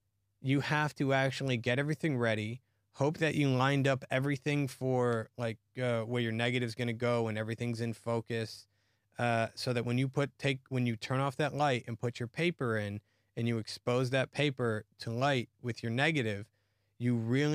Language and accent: English; Israel; now in United States; I'm from Israel. I do lighting.